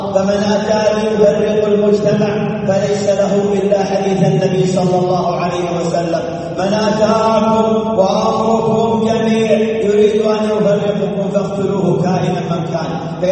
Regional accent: Saudi Arabia

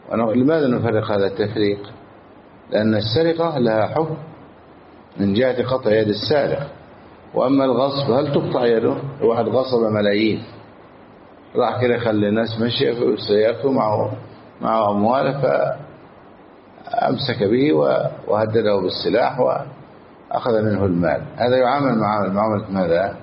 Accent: Egypt; أما عندنا في مصر كل واحد يدخل سيارته أمام بيت

